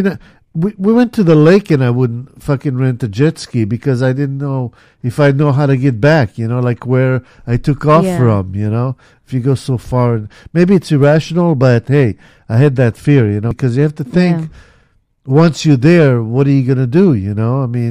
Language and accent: English; Israel; when I grew up in Israel, was tar.